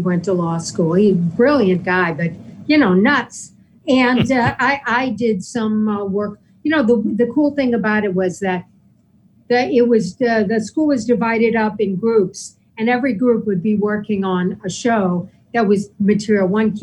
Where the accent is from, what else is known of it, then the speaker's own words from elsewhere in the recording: New York, United States; and I'm a New Yorker, so we were staying there